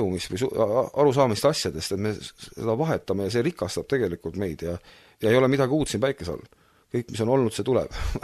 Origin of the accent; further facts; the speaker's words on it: Kohtla-Järve, Ida-Viru County, Estonia; siis ma olen üles kasvanud ka Kohtla-Järvel ja see ei ole mitte kaugel väga sealt see linn